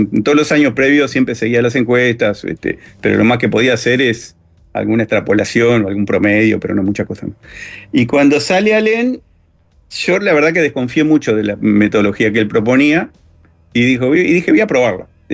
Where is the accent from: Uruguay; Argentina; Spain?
Uruguay; Mercedes, Soriano; vivo acá en Mercedes. Si bien yo no nací en Mercedes, pero desde muy chiquito me trajeron a Mercedes, así que soy mercedario. Vivo acá, por suerte.